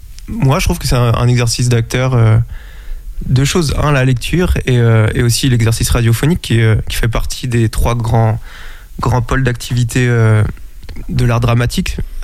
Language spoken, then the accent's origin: French; Angers, Pays de la Loire, France; J'ai grandi à Angers.